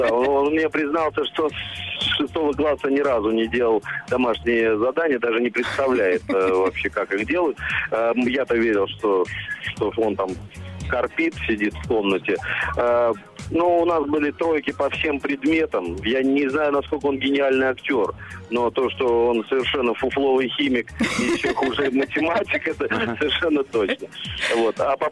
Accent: Saint Petersburg, Russia; now in Moscow, Russia; Но все равно я петербуржец, и я остаюсь петербуржцем.

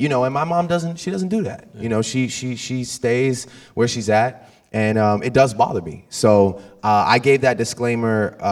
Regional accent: Canada; I'm the kid from Canada that stays in Canada for real

